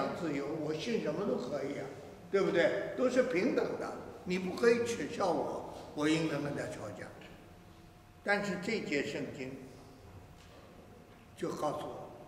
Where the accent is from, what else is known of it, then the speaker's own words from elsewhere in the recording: China; 假如说我们中国人讲“人不为己，什么